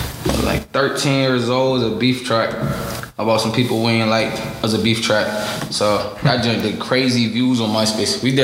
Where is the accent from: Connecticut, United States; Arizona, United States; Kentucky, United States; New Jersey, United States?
Connecticut, United States; New Haven; I'm from New Haven, CT.